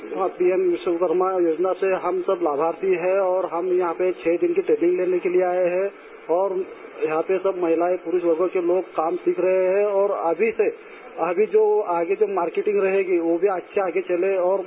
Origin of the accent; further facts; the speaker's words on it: Bahadurpur, India; मैं ग्राम बहादुरपुर से हूँ